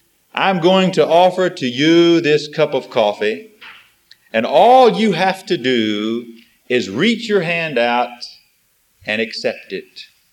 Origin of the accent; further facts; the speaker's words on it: Montgomery, Alabama, United States; I'm from Montgomery. If you're raised in the cradle of the Confederacy, you read Robert E. Lee and a lot of other things besides.